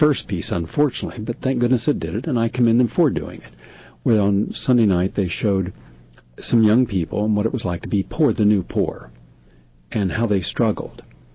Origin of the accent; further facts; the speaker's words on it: Appalachia, United States; They were certainly prevalent where I grew up in Appalachia